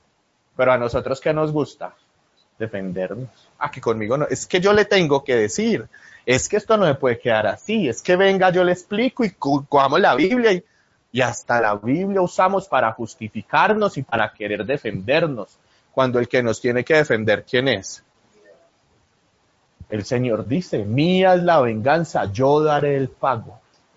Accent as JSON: {"language": "Spanish", "region": "Antioquia", "country": "Colombia", "said": "Es que yo soy franco y es que nosotros somos paisas y nosotros no nos quedamos callados."}